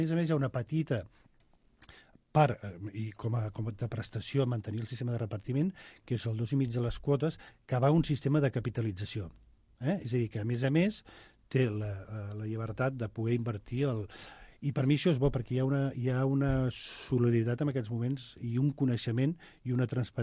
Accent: Catalonia, Spain; sento enveja com a català i com a espanyol

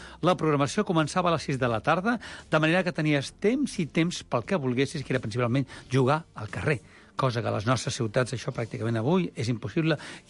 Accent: Montbrió del Camp, Catalonia, Spain; also born or lived in Reus; jo vivia en un poble petit que es deia Montbrí del Camp, un poble de 1.000 habitants on gairebé hi havia pocs vehicles, hi havia en carro, la gent treballava a pagès.

